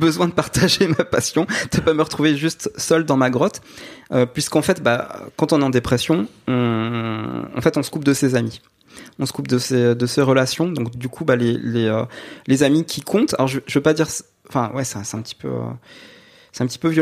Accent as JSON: {"language": "French", "town": "Nancy", "region": "Grand Est", "country": "France", "said": "Et je dis bah, je suis de Nancy"}